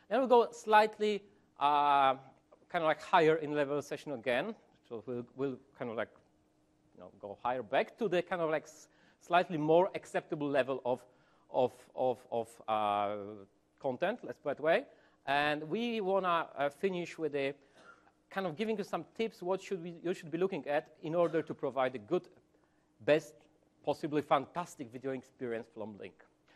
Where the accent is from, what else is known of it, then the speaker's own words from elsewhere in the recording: Poland; I'm from Poland.